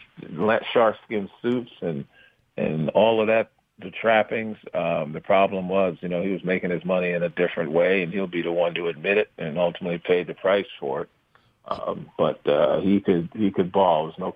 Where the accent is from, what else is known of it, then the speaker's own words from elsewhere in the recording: New York City, New York, United States; I was born in Brooklyn. You know, lived in Bed-Stuy, East New York for a while, and then when my father got a city job, we moved to Queens and had our own home.